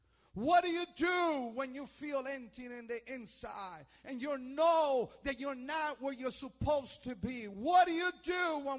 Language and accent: English; Sylmar, California, United States; also born or lived in New York; See, I'm from New York. In New York, when we preach, we like people to talk back. Is that okay, church? Now, I was raised in Sylmar, went to Sylmar High, praise God.